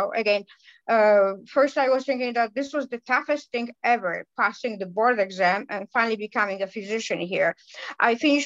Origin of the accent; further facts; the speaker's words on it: Poland; moved away as an adult; also born or lived in Gdańsk; So my both parents were doctors, and they were working in Poland, and I became a doctor.